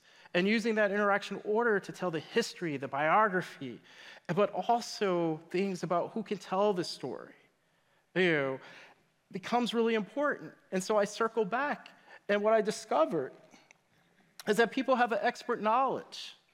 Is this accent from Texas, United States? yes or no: no; Detroit, Michigan, United States; this is the neighborhood where I grew up in Detroit. You can still see this on a map if you Google 8499 Lyford Street. This neighborhood doesn't exist anymore.